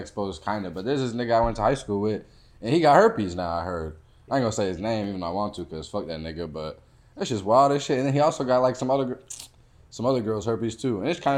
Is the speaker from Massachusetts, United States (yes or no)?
yes; Massachusetts, United States; Cause I'm from Massachusetts, so I like learned all about this shit.